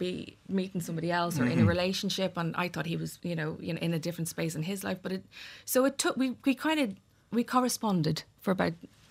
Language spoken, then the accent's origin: English; Dublin, Leinster, Ireland; So what happened was I grew up in Castleknock.